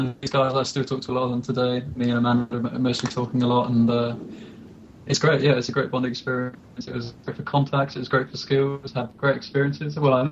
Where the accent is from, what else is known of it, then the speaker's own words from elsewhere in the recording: Weymouth, South West England, United Kingdom; now in Gateshead, United Kingdom; I live in Gateshead, but I'm from Weymouth, and I took the art and animation course.